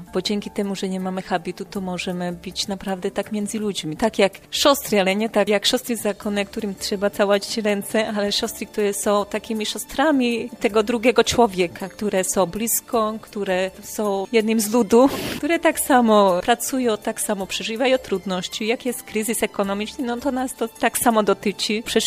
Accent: Slovakia; now in Leszno, Poland; Ja jestem narodowością Węgierka, ale pochodzę ze Słowacji. Należę do naszej węgierskiej prowincji.

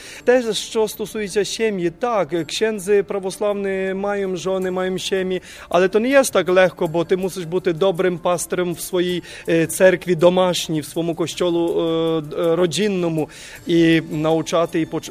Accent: Kyiv Oblast, Ukraine; Polish is a second language; Ja pochodzę z kijowskiego województwa, powiat Bucza, Irpińska gmina.

